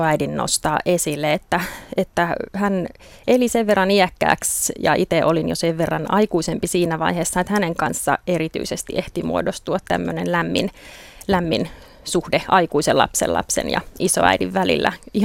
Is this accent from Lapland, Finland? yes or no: no; Järvenpää, Uusimaa, Finland; also born or lived in Espoo; now in Mäntsälä, Finland; Mä olen Järvenpäässä viettänyt lähes koko ikäni ja lapsuuteni. Puolivuotias olin, kun muutettiin Espoosta Järvenpäähän ja siitä asti olen siellä ollut. Nyt tosi viimeiset vuodet Mäntsälässä.